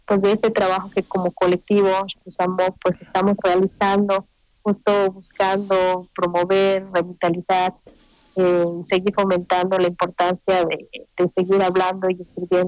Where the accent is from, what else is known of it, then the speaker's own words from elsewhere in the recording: Mexico; Que es nuestra paisana mexicana.